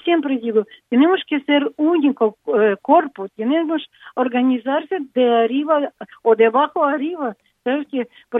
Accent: Ukraine; Spanish is a second language; Soy ucraniana y yo lo sé que él está obligado.

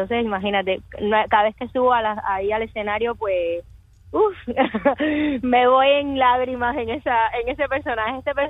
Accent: Cuba; bastante, bastante duro para mí como cubana

